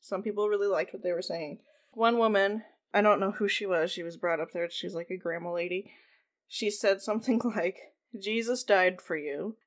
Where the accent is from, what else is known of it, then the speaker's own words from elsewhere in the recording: Mankato, Minnesota, United States; There was someone from my hometown on there.